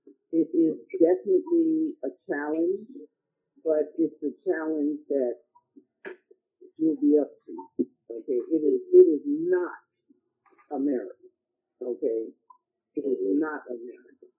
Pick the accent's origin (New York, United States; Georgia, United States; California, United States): New York, United States; New York City; born there; coming from the city, I mean, I was born in New York City, but I also had the opportunity to live in other environments.